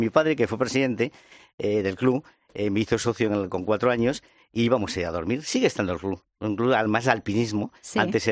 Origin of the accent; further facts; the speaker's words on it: Madrid, Community of Madrid, Spain; yo empecé como buen madrileño en nuestra querida sierra del puerto de Navacerrada